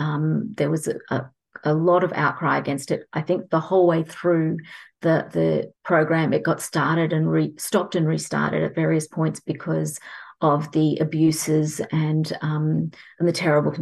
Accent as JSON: {"language": "English", "country": "Australia", "tie": "born or raised there", "said": "I grew up in Australia. We moved here when I was three."}